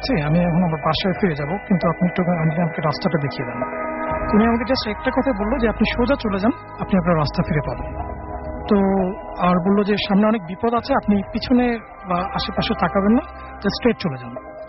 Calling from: Dhaka, Dhaka Division, Bangladesh; আমি এসছি Mirpur eastern housing থেকে।

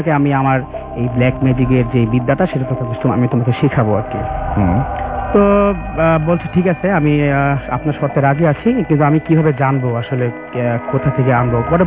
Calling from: Dhaka, Dhaka Division, Bangladesh; আমি ঢাকার খিলগাঁও থেকে এসেছি।

